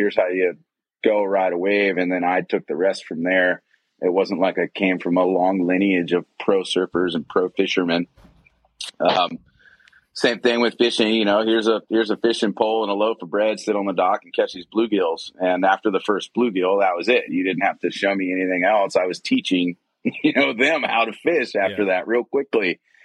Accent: Virginia Beach, Virginia, United States; So, you know, growing up in Virginia Beach, not very far away from you guys, I had the Chesapeake Bay.

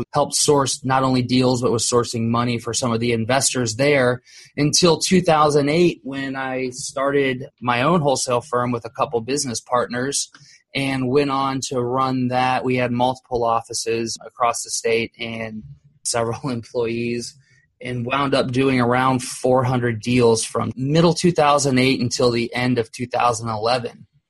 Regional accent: Columbus, Ohio, United States; born there; now in Orlando, United States; Originally, I was born in Columbus, Ohio. I've lived in Orlando, Florida for, I guess, roughly 30 years now.

